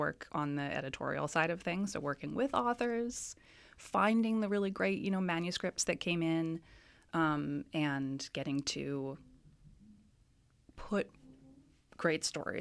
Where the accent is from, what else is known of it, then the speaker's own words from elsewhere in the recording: Vancouver, British Columbia, Canada; I'm from Vancouver